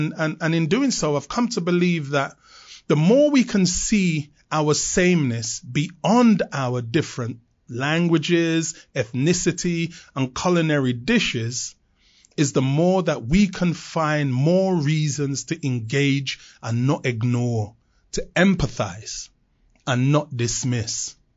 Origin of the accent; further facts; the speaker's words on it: London, United Kingdom; As a teenager, growing up in London in the 1970s and attending high school, I was declared uneducatable and permanently excluded from mainstream school. And not just me as a young first generation black British boy